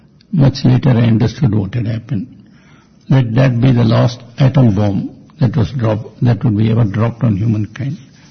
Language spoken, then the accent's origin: English; India; I am from India, they are from Pakistan.